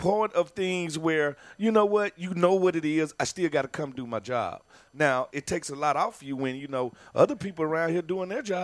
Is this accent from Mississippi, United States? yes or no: yes; Mississippi, United States; from Mississippi, man. You know what it is? You eat what the land bears.